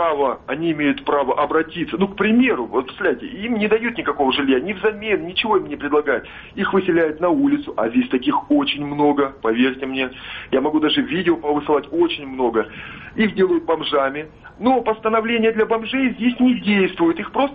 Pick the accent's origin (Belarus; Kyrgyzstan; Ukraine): Ukraine; now in Russia; я в городе живу сравнительно недавно, года два всего лишь. Мы приехали сюда, мы граждане Российской Федерации, приехали с Украины